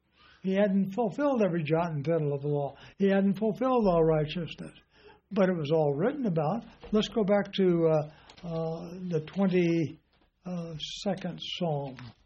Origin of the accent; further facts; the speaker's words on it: California, United States; I grew up in Southern California, and prior to World War II, we had a lot of Japanese truck farmers. All of the area between Compton, where we lived